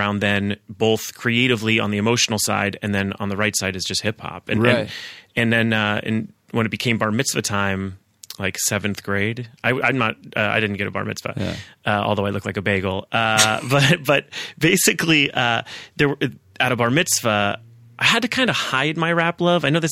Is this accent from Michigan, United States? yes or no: no; Woodland Hills, California, United States; I grew up in Woodland Hills, which is next door. It's not rich, but my parents knew it was a good school district, so they lied about my address and stuff.